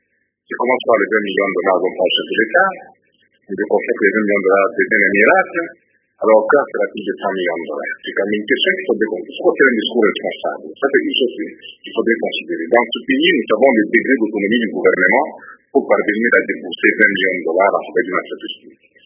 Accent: Orientale, DR Congo; en tant que moi je suis originaire de la province de Côte-Orientale

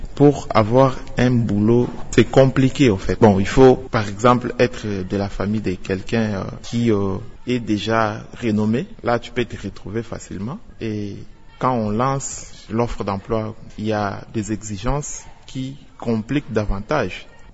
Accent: Kasaï, DR Congo; On est jeune, on est du Kasaï.

